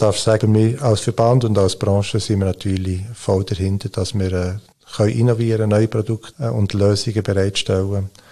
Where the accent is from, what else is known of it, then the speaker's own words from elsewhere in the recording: Switzerland; als Schweizer Bürger bin ich besorgt